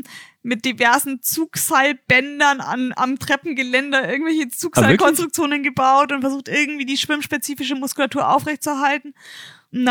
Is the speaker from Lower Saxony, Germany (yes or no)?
no; Bayreuth, Bavaria, Germany; Ich komme ja aus Bayreuth und da ist Rot natürlich nicht weit weg.